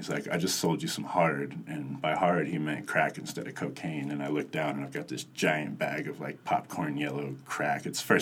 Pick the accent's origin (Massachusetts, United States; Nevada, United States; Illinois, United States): Nevada, United States; Las Vegas; I'm from Las Vegas. Like, I've heard that my whole life.